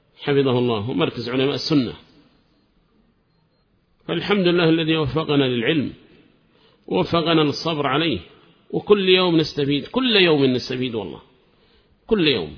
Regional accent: Hadramaut, Yemen; وكان ربما مهضوما عندنا في حضرموت

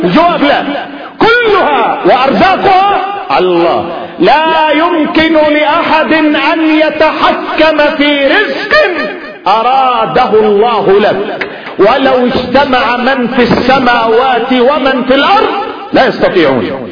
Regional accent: Yemen; عندنا في اليمن مثلا 1,500,000 موظف

